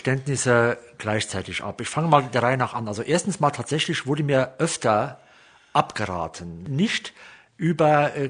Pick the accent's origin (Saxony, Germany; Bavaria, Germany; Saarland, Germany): Saarland, Germany; Primstal; Also ich weiß natürlich, dass mein Heimatdorf Primstal nicht das Paradies ist, aber es ist einfach wunderbar für mich, ja.